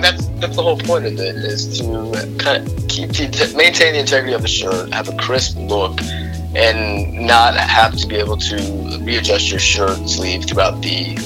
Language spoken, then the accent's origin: English; Cincinnati, Ohio, United States; now in Chicago, United States; I ended up moving to Chicago. That's where I currently live. I'm from Cincinnati.